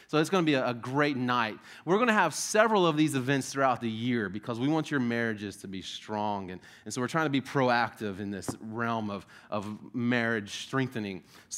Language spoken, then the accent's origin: English; Florida, United States; I'm a little nervous because I'm from Florida, and our bears are like this